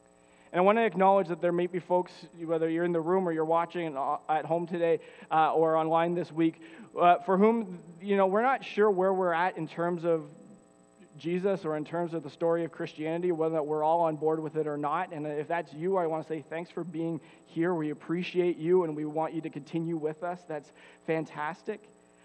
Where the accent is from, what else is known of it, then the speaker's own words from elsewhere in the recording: Canada; over the last year, as a Canadian society, we have been reminded yet again about the lasting legacy of the residential school system here in Canada. For sure, this is a legacy of regret and shame for all of us as Canadians